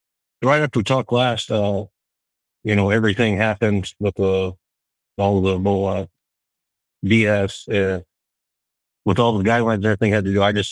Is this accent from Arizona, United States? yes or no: yes; Safford, Arizona, United States; I went back to my hometown. And I was originally an refrigeration mechanic in the Marine Corps.